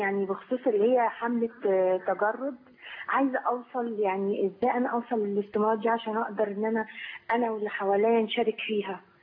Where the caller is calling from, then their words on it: Alexandria, Alexandria Governorate, Egypt; من اسكندريه.